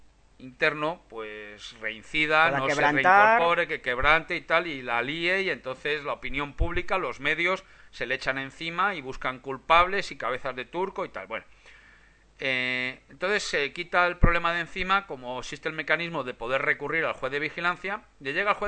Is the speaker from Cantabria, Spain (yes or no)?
no; Community of Madrid, Spain; todos los que somos de la Comunidad de Madrid